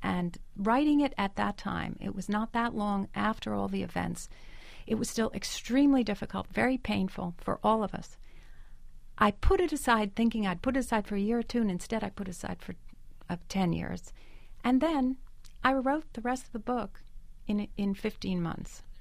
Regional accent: Connecticut, United States; both of us grew up Italian-American. I grew up in Connecticut, John in Jersey City.

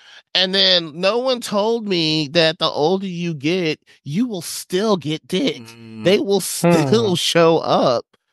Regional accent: Huntsville, Alabama, United States; I grew up in Huntsville, Alabama.

